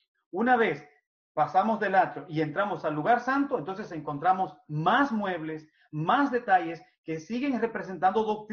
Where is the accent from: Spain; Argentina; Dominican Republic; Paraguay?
Dominican Republic; soy un dominicano igual que ustedes.